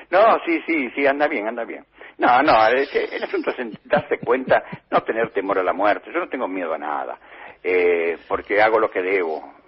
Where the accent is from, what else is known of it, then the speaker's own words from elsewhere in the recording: Argentina; Yo soy argentino